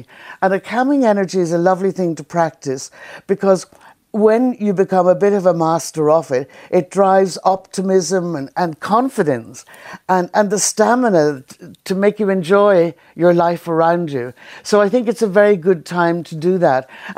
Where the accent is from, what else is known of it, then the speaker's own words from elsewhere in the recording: Ulster, Ireland; I'm from Donegal. I'm no guru.